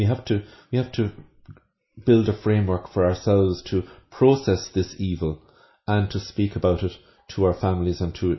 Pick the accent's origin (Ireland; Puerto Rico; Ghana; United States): Ireland; And I would feel that we need, as good Irish people, to connect with them